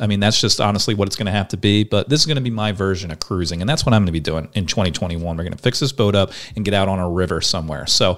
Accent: United States; accent: Philly Jersey; My Philly Jersey accent is going to have me mispronouncing that forever.

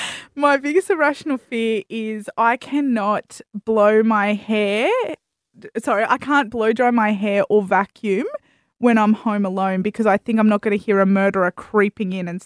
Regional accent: Port Macquarie, New South Wales, Australia; I grew up in Port Macquarie.

